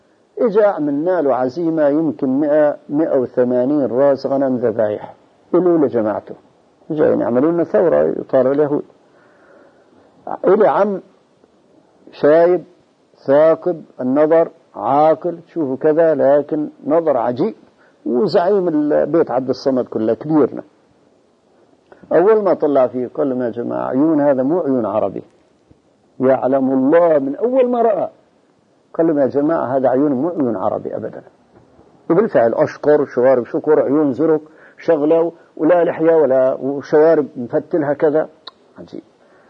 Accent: Syria; يا أخوي أنا ابن البلد

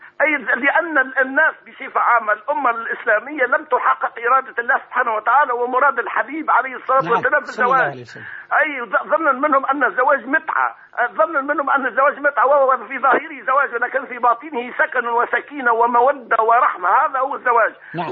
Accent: Tunisia

